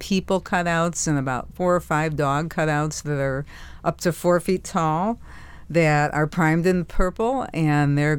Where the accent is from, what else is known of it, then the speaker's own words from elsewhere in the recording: Chicago, Illinois, United States; now in Marquette, United States; I'm from Chicago, but now I live here in this beautiful, diverse land, and so I want to do everything I can to help keep it so.